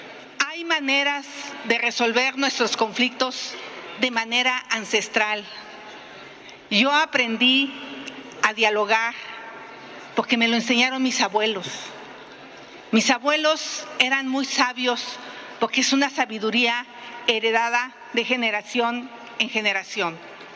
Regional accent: Mexico; porque somos mexicanos y porque aquí viven nuestros hijos.

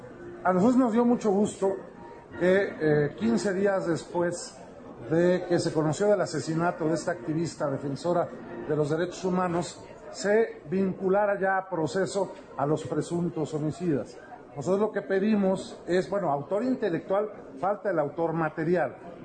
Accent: Puebla, Mexico; Yo como poblano te lo digo

